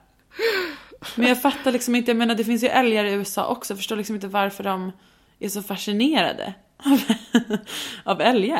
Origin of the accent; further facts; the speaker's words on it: Stockholm, Stockholm County, Sweden; han visste ju att jag var från Stockholm.